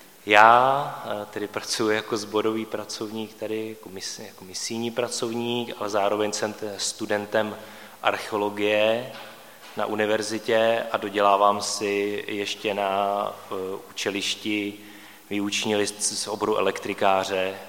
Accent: Dobruška, Hradec Králové Region, Czechia; Oba jsme z nevěřících rodin, z východních Čech, Adélka z Nového Města nad Metují, já jsem z Dobrušky

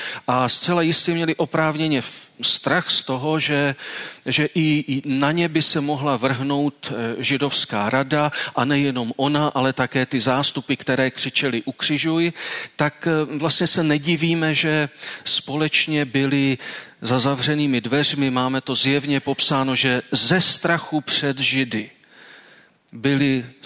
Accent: Ostrava, Moravian-Silesian Region, Czechia; born there; also born or lived in Prague / Brno; now in Olomouc, Czechia; já jsem se narodil v Ostravě, pak jsem skončil v Praze

